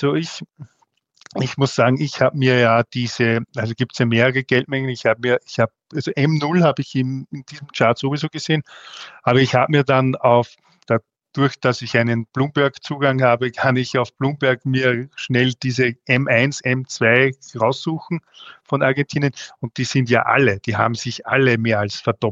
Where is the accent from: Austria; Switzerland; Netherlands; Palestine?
Austria; now in Germany; also ich bin ja aus Österreich, aber in Österreich genau dasselbe.